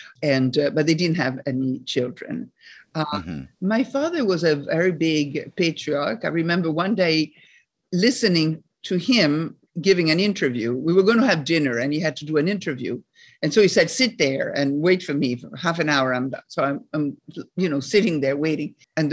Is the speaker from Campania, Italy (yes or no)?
no; Rome, Lazio, Italy; also born or lived in Paris, France; Yes, I grew up mostly in Italy, but a lot in France too. I was 3 years old when my parents divorced, and then my mom moved to Paris, to live in Paris, and my father stayed in Rome. So from 3 to 8, we lived in Paris